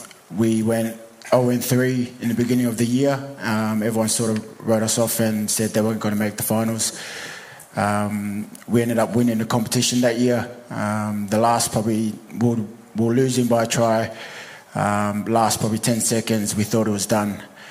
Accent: Sydney, New South Wales, Australia; now in United Kingdom; I'm born and raised in Sydney. Grew up in Western Sydney, family of three.

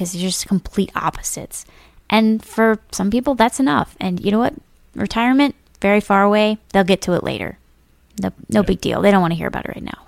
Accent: Midwest, United States; now in Washington, D.C., United States; I moved from Midwest to Washington, D.C., which is a pretty big change going from, you know, small, medium cities to this huge metropolitan area with tons of people.

